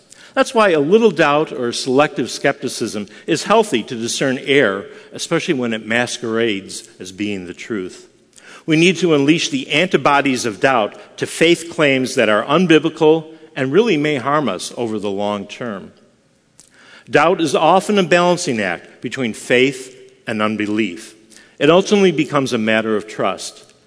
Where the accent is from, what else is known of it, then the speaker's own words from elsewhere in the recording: Buffalo, New York, United States; On many wintry days, growing up in Buffalo, New York, my friends and I would wander around local golf courses